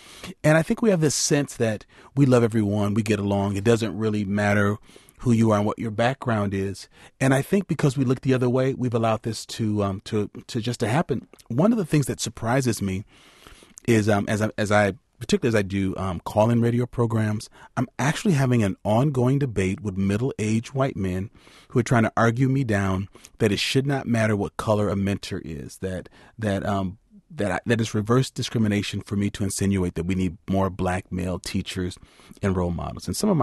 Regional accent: Madison, United States; So when I say it would have helped me growing up in Madison, having had only one African-American male teacher in my life

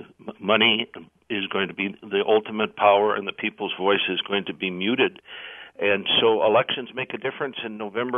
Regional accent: Wisconsin, United States; I'm proud from Wisconsin.

